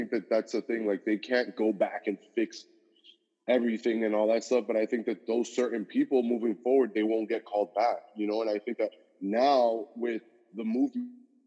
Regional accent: Cuba; first language Spanish; English is a second language; also born or lived in Miami, United States; get this Latin Miami kid out of freaking, literally, from Cuba, legit. Like, I grew up, you know, my first language was Spanish.

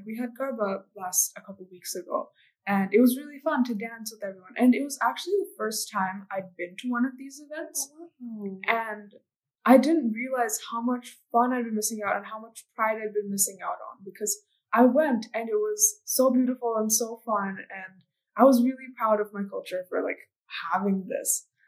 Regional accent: United States; accent: American; also born or lived in India; I was terrified I would lose my American accent. But the truth was, like, I had a different accent at home and at school

